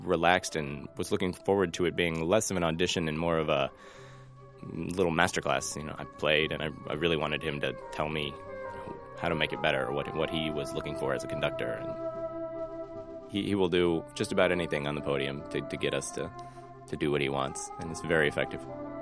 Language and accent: English; Texas, United States; I'm from Texas, so the Texas All-State Orchestra